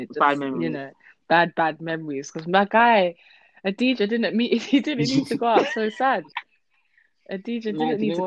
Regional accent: Jamaica; I'm Jamaican.

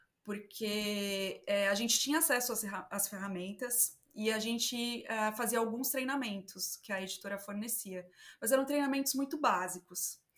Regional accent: São Paulo, Brazil; eu sou do interior, né? Eu nasci em São Paulo, mas eu vivi minha vida inteira no interior

